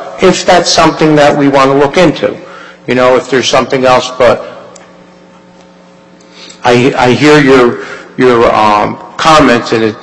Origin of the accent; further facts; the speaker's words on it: Nutley, New Jersey, United States; I'll tell you, I'm from Nutley my whole life.